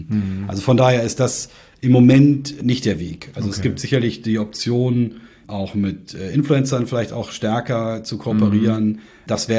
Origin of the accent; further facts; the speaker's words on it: Hamburg, Germany; was mich persönlich sehr freut, als Hamburger